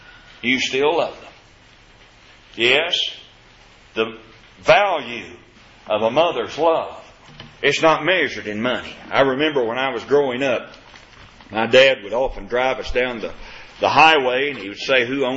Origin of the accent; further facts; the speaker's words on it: Kentucky, United States; On two separate occasions on our farm, when I was growing up in Kentucky, we had an episode that I believe demonstrated natural affection.